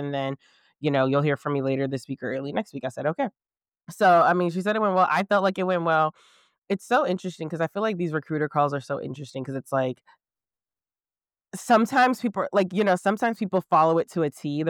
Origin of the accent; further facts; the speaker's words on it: East Coast, United States; I was like, yeah, you know what? I'm from the East Coast. I'm willing to relocate.